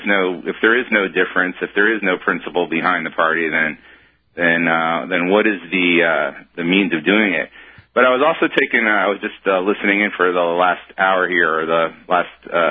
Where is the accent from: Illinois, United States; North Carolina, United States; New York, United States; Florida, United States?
Florida, United States; Miami; moved away; Yeah, well, I used to be from the south. I used to be from Miami.